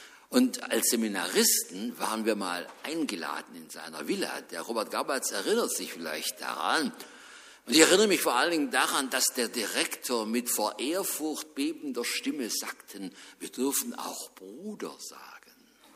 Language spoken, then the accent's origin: German; Tuttlingen, Baden-Württemberg, Germany; in meiner Jugend, da gab es nicht viele reiche und vornehme Leute. In meiner Heimatgemeinde in Tuttlingen, da waren es meistens Arbeiter oder kleine Handwerker.